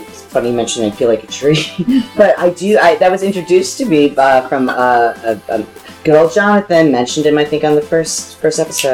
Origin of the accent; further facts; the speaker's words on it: Flint, Michigan, United States; Yeah, I'm from Flint, Michigan.